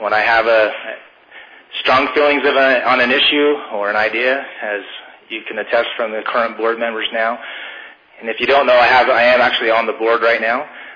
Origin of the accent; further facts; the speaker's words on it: Utah, United States; now in Pinedale, United States; So I do live here in Pinedale. I'm from Utah, been about 3.5 years.